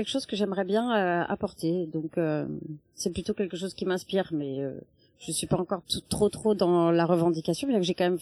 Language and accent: French; Normandy, France; Je suis normande, je voudrais dire.